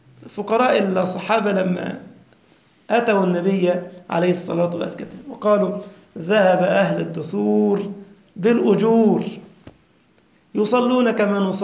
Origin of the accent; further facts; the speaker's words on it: Egypt; حتى عندنا في مصر يقول لك بيودوا الأزهر مين؟